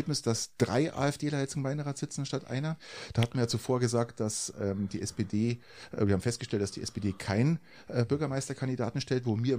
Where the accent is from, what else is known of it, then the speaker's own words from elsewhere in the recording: Garmisch-Partenkirchen, Bavaria, Germany; Also herzlichsten Glückwunsch nach Garmisch, meiner Heimatstadt.